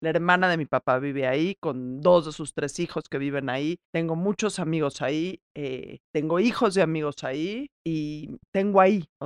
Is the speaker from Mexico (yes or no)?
yes; Mexico; yo vivo en México, soy mexicana, me voy a quedar a vivir en México